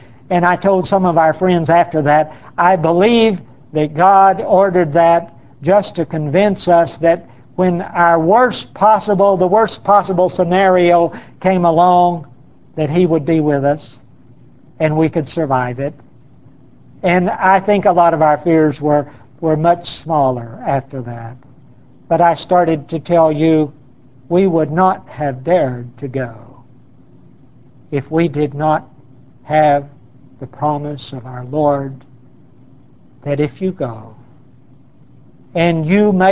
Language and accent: English; Oklahoma, United States; I was born in Oklahoma City, and I was reared in LaFleur County, so surely you know about count coup.